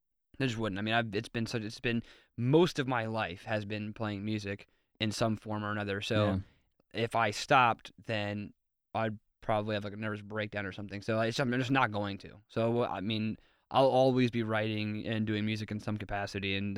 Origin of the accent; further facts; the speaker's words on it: Virginia, United States; also born or lived in Washington, D.C.; We grew up in Virginia and D.C., and we lived here our entire lives mostly.